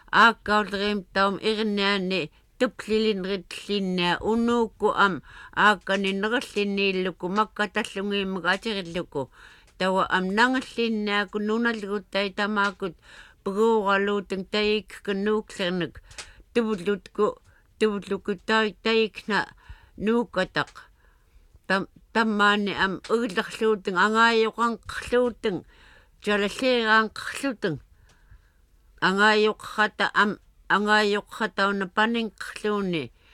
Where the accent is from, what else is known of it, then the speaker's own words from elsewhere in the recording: Unalakleet, Alaska, United States; born there; I was born in Unalakleet in 1893.